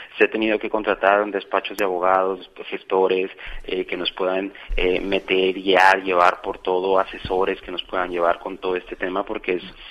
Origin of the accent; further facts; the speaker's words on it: Mexico; Desde mi punto de vista mexicano, que soy, no lo puedo negar, ¿no? Yo soy mexicano y seré mexicano hasta que me muera.